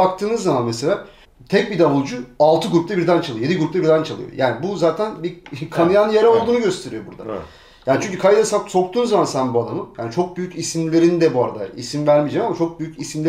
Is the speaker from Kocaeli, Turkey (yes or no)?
yes; İzmit, Kocaeli, Turkey; Ben şimdi İstanbul değilim, İzmitliyim.